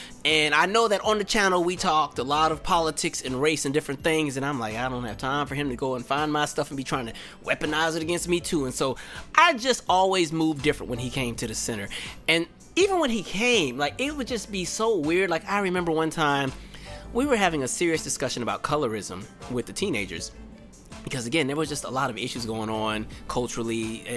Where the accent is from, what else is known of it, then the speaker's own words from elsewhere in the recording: West Coast, United States; I was sharing my experience of what it was like growing up on the West Coast and growing up in an area where, you know, you had a lot of families who were biracial